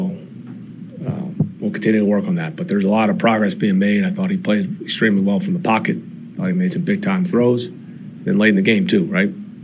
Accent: Memphis, Tennessee, United States; I mean, I am from Memphis. Obviously, was fortunate to be there for 10 years

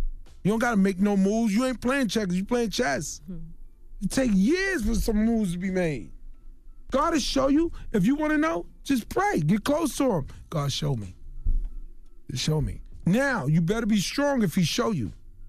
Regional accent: Brooklyn, New York, United States; I'm from Brooklyn. It's all to the good.

